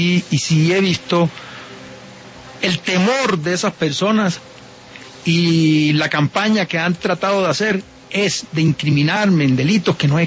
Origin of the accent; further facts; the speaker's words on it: Sahagún, Córdoba, Colombia; Yo hago este negocio de una finca de mi región, de mi pueblo, de Sagún.